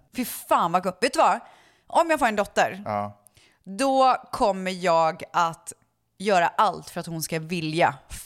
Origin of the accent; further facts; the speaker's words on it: Viskafors, Västra Götaland County, Sweden; Ja, snöl. Man säger så i Viskafors.